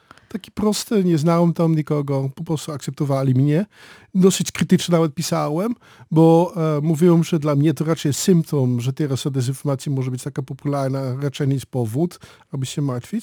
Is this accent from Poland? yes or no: no; Netherlands; Polish is a second language; Ja myślę, że ja byłem jako Holender akceptowany